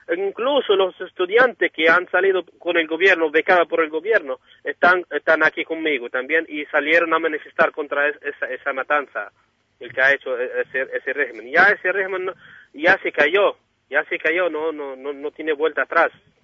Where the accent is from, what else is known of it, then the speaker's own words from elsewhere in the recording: Granada, Andalusia, Spain; yo soy de Granada, acabo de llegar a Madrid